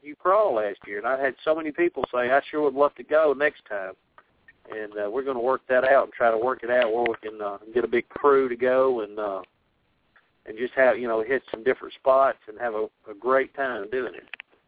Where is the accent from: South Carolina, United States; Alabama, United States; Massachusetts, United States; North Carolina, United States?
South Carolina, United States; I was raised on grits in South Carolina.